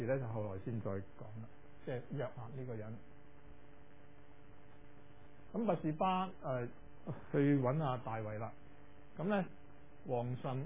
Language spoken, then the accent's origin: Cantonese; Hong Kong; 即系我哋香港人系人哋教